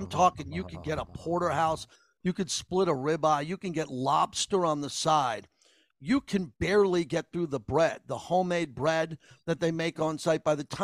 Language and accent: English; Long Island, New York, United States; We were never a big donut family. We grew up in Long Island, New York.